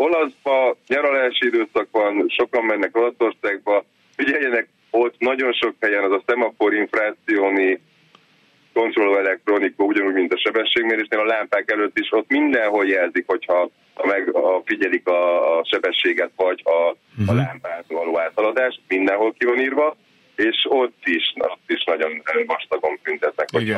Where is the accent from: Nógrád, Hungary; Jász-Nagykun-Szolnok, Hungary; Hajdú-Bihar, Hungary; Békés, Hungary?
Nógrád, Hungary; Nógrád megyei vagyok, és jövök Budapest felé